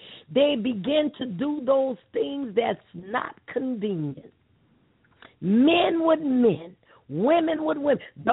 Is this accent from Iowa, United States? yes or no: no; New Orleans, Louisiana, United States; the Lord spoke to my heart to return to my hometown, my native New Orleans.